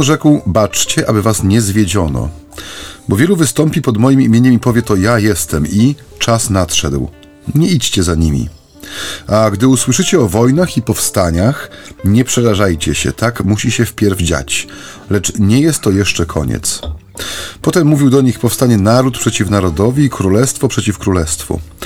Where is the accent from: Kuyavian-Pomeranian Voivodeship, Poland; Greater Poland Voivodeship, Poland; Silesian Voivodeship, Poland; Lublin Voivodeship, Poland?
Silesian Voivodeship, Poland; Ja pochodzę, ojcze, ze Śląska sercem, duszą i ciałem.